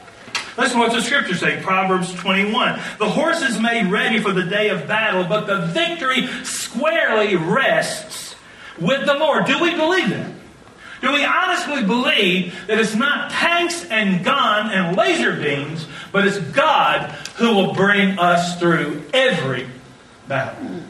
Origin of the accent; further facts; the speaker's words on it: Wisconsin, United States; I'm a boy from Barron County. Yeah, I'm about as common as they come.